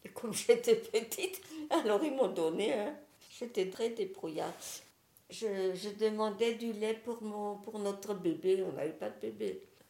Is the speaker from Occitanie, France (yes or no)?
no; Schiltigheim, Grand Est, France; also born or lived in Strasbourg; suis née en 32. Je suis née à Strasbourg. J'ai vécu mon enfance à Schildesheim.